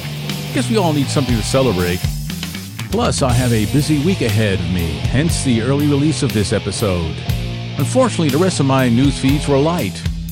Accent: Tennessee, United States; my home state of Tennessee is not on the list of where this service will first be available.

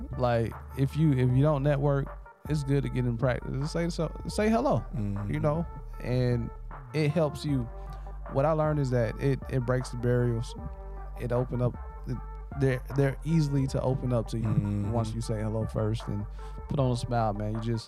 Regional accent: the South, United States; It just, I'm from the South, bro.

